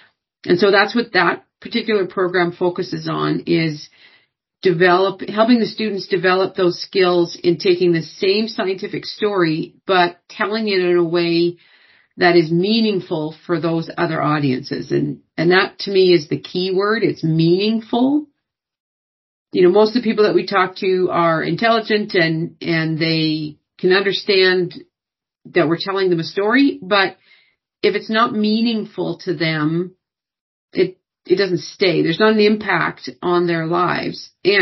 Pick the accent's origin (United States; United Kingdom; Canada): Canada; Western Canada; So I'm originally from Canada, grew up in Western Canada on a mixed poultry, cattle and row crop.